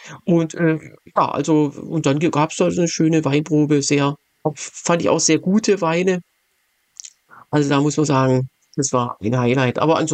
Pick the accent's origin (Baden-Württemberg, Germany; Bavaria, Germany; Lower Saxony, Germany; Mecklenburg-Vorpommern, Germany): Baden-Württemberg, Germany; Zwei davon sind in meiner Heimat Hohenlohe.